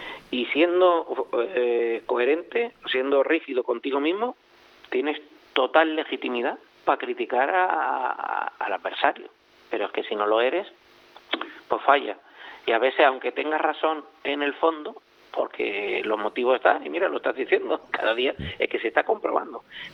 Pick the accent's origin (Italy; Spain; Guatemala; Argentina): Spain; a nosotros como españoles, nos beneficia en la selección española